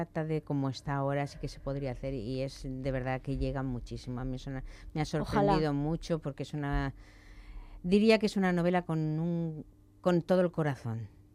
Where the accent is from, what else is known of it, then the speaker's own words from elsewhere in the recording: Andalusia, Spain; accent: Andalusian; A mí me salen también pues expresiones en andaluz. Y mi acento muchas veces es andaluz